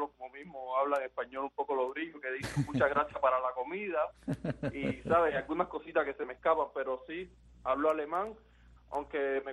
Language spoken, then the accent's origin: Spanish; Havana, Cuba; now in Germany; De La Habana Vieja